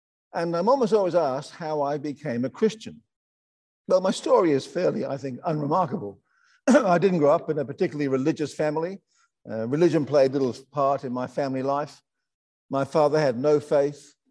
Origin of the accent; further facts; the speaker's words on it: United Kingdom; now in Australia; In the mid-60s, we came out to Australia as migrants.